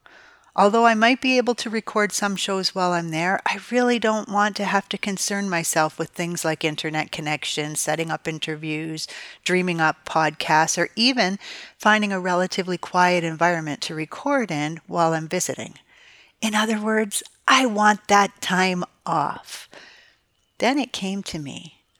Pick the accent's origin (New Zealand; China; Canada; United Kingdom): Canada; Manitoba; moved away as an adult; now in Atlanta, United States; last fall I moved from Manitoba, Canada to Atlanta, Georgia. A big change, to say the least. Since my adult kids, my aging parents, my sisters and their families, along with so many incredible friends still live there